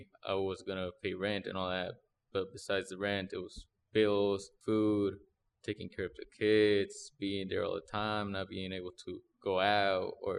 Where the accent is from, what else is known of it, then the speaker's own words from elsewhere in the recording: Mexico; I remember growing up in Mexico